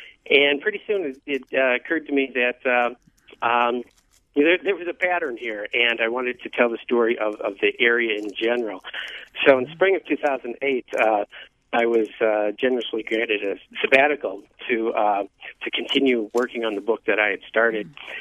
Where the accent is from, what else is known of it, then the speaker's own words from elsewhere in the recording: Dubuque, Iowa, United States; Well, I grew up in the Dubuque area, and I've always felt that that this is a particularly beautiful part of the country